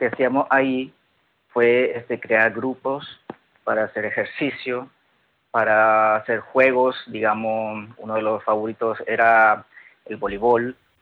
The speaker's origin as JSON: {"language": "Spanish", "country": "Nicaragua", "moved": "as an adult", "lives_now": "Spain", "said": "En Nicaragua, en mi país, yo tenía, bueno, un trabajo laboral normal de administrativo. Uh-huh. Aquí en España he elaborado de diversos tipos he tenido diversos tipos de trabajo. Uh-huh. Ya sea obviamente como inmigrante"}